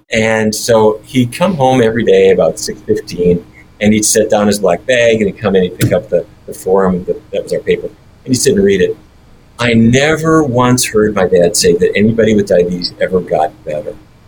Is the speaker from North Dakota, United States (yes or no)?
yes; Fargo, North Dakota, United States; Growing up in Fargo, as I mentioned, my dad grew up in the cattle business, like everybody else in the family.